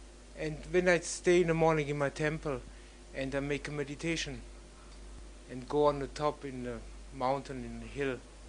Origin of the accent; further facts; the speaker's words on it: Germany; English is a second language; now in Thailand; I come from Germany here to Thailand, and I very hard and found a way for through Buddhism. Never have contact to Buddhism here in Germany too.